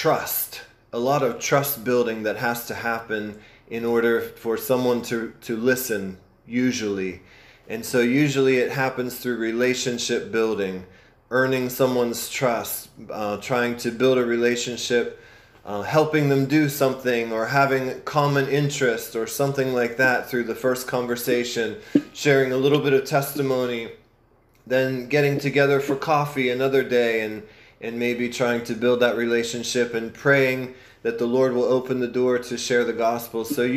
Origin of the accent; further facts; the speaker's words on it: Pennsylvania, United States; I'm from Pennsylvania, so most of the folks are in Pennsylvania.